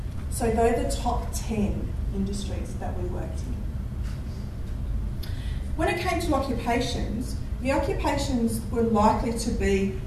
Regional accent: Western Australia, Australia; So this is my country. I'm from Kanyang Group, which is part of the southwest corner of Australia, and it's the land of paper bark trees.

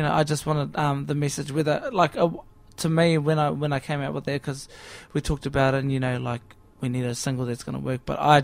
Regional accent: New Zealand; now in Australia; Well, I'm definitely from New Zealand, but Australia's my home now, and I've made it here, and it's given me my platform. So I'm a New Zealander that's an Australian singer, I guess.

